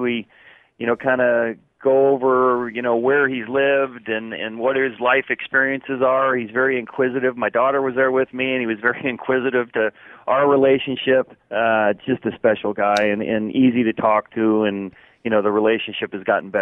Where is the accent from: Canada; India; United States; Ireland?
United States; California; Well, I followed him as a kid here, growing up in the Bay Area, and he was the captain of those Oakland A's teams that won the World Series